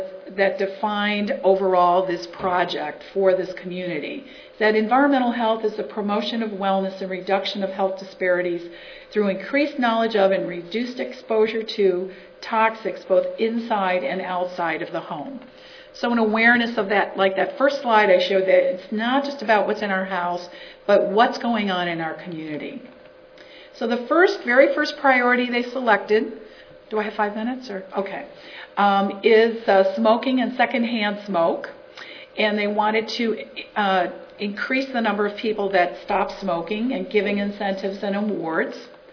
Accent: Chicago, Illinois, United States; I grew up in Chicago

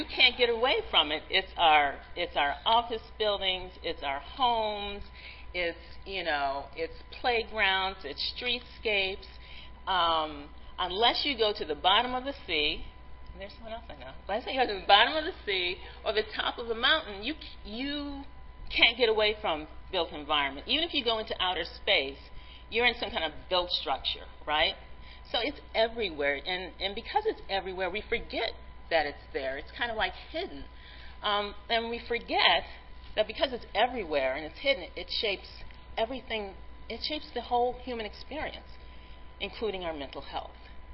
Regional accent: Chicago, Illinois, United States; I'm from Chicago, and I was away from the city for a long, long time.

